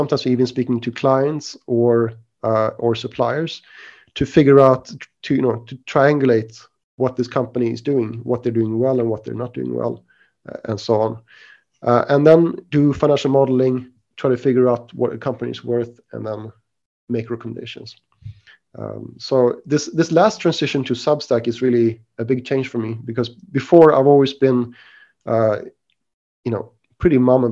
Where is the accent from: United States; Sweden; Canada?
Sweden; moved away as an adult; also born or lived in London; now in Singapore; But I'm originally from Sweden in Scandinavia, and I guess I can go back a little bit further. But I'm basically Swedish from the beginning